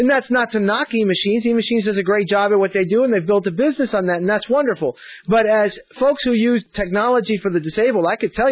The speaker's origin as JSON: {"language": "English", "town": "Miami", "region": "Florida", "country": "United States", "tie": "born or raised there", "said": "I grew up in Miami. Miami has a population of blind people of about 20,000."}